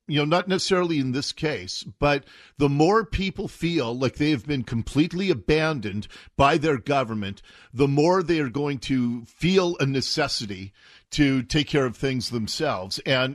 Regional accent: Seattle, Washington, United States; I grew up in Ballard, Jonathan, and it was a sweet, bucolic place when I was a kid.

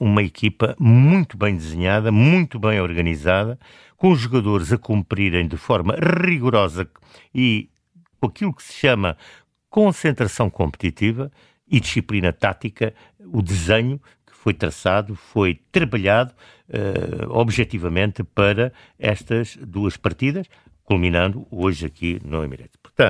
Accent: Portugal; aquilo que mais gostaríamos, enquanto portugueses

